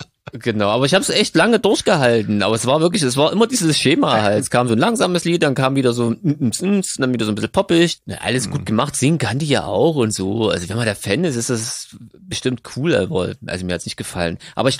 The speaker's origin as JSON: {"language": "German", "country": "Germany", "said": "Wahrscheinlich sind wir als Deutsche einfach so doof, um das auseinanderzuhalten."}